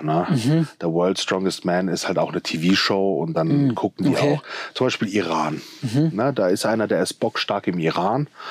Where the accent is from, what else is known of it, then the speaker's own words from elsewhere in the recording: Rastatt, Baden-Württemberg, Germany; Ich bin in Rastatt geboren, das ist neben Karlsruhe, weißt, da auch geboren und aufgewachsen, lebe immer noch dort.